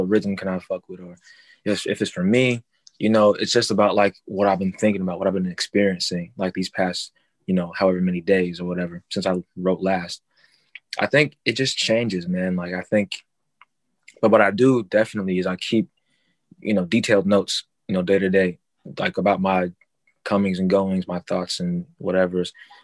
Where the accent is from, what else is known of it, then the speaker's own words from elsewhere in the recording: New York City, New York, United States; I grew up like in East New York, in Crown Heights, Washington Heights. I've been in the Bronx for, you know, almost a decade now.